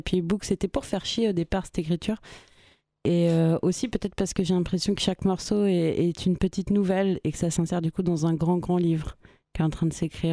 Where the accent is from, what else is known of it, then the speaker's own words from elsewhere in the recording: Le Mans, Pays de la Loire, France; je viens du Mans